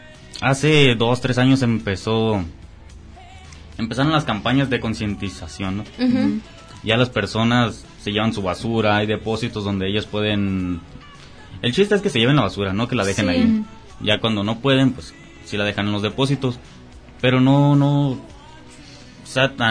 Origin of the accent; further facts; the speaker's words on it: La Paz, Baja California Sur, Mexico; Hola, yo soy de La Paz, Baja California Sur.